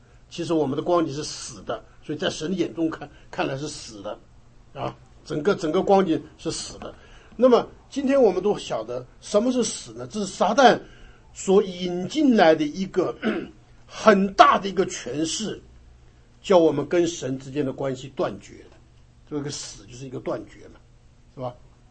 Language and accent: Chinese; China; 尤其我们中国人呢，有些就弄在一起啊，这个品头论足起来的时候，那个讲起来真是都忘了自己了。